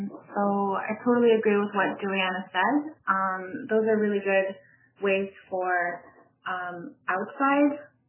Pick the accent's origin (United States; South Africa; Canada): Canada; Cambridge Bay, Nunavut; I'm from Cambridge Bay, grew up here